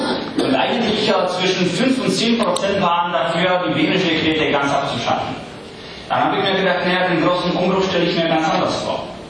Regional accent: Kraslice, Karlovy Vary Region, Czechia; also born or lived in Sokolov; ich bin ein Böhme, geboren in Falkenau an der Eger, aufgewachsen in Graslitz, an der Grenze zu Deutschland.

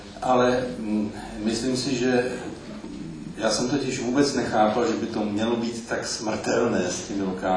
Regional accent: Říčany, Central Bohemian Region, Czechia; jsem z Říčan. Jsem farář

